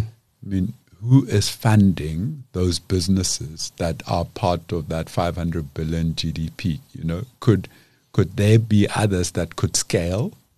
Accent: Soshanguve, Gauteng, South Africa; Soshanguve, we come from Soshanguve. My parents had a home.

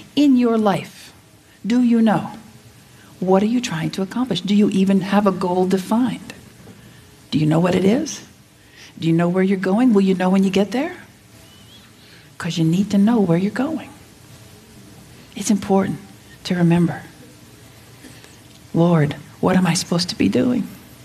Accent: Las Vegas, Nevada, United States; So I sort of agreed to teach, but I grew up in Las Vegas. Okay, my dad was a preacher in Las Vegas. I was a city girl through and through in Idaho.

